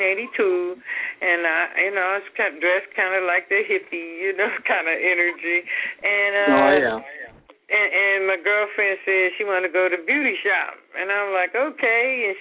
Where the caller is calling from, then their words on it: Detroit, Michigan, United States; from Detroit.